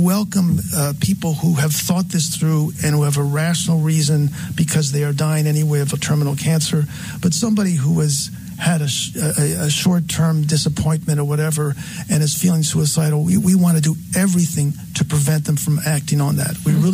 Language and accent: English; Durham, North Carolina, United States; also born or lived in Asia; I am I was raised in Durham.